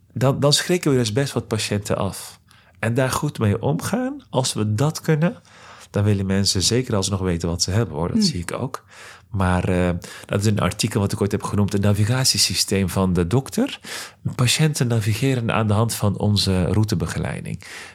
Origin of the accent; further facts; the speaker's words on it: Veghel, North Brabant, Netherlands; toen ik klein was in Veghel, waar ik geboren ben